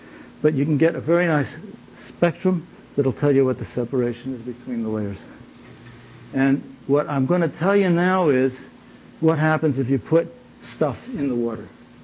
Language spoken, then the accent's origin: English; New York, United States; I'm from New York, you don't have to be polite.